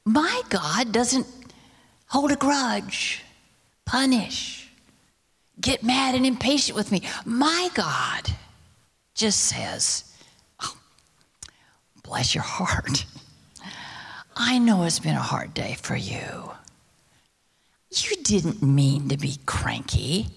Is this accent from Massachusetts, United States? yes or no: no; Amboy, Washington, United States; When I was growing up in Amboy, Washington, a church that my dad served as a Methodist pastor, small little rural churches